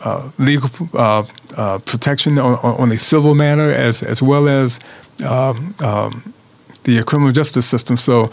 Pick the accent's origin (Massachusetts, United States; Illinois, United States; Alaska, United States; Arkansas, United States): Illinois, United States; Chicago; I can tell you when I was growing up in Chicago, I was arrested several times just going home from work.